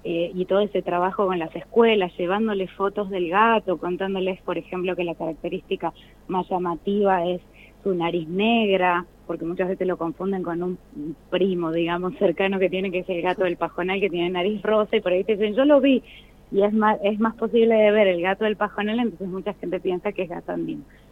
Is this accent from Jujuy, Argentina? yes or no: yes; Jujuy, Argentina; now in Córdoba, Argentina; Yo particularmente soy de Jujuy, vivo en Córdoba